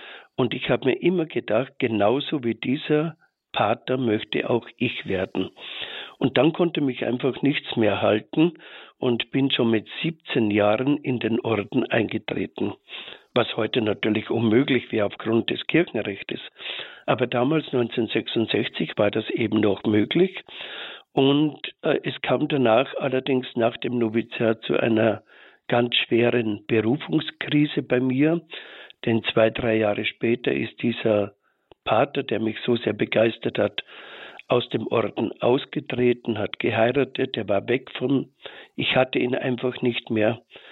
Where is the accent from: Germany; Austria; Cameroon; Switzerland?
Austria; born there; Ich bin ja aus Österreich gebürtig und war die ersten 4 Gymnasialklassen in Linz an der Donau, wo es mir nicht besonders gut gefallen hat. Und dann habe ich das Gymnasium gewechselt nach Unterwaltersdorf bei Wien.